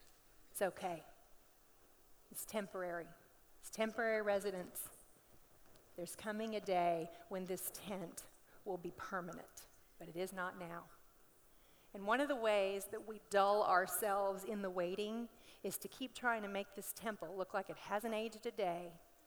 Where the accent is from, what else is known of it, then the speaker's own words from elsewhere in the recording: Dallas, Texas, United States; I'm from Dallas. You know how shiny it is there?